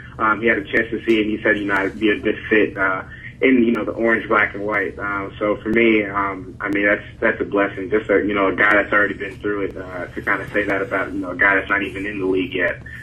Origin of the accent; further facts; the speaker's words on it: Boca Raton, Florida, United States; also born or lived in Fort Lauderdale; I grew up in South Florida, kind of like Palm Beach County area, Boca Raton, Delray. Grew up there until I got to high school.